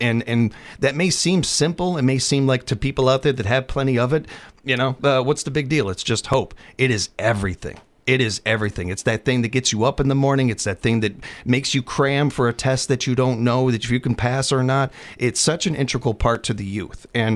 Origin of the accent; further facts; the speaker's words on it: Illinois, United States; I didn't grow up in this school system. I grew up in the Illinois school system. I grew up in a very violent area, and my family moved around a lot.